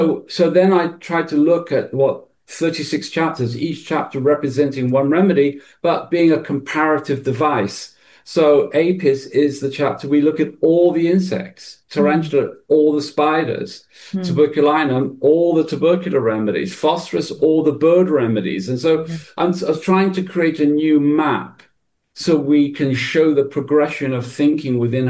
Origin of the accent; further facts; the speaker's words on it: England, United Kingdom; also born or lived in United States; One thing about America, which I kind of was 20 years there, and even though I'm English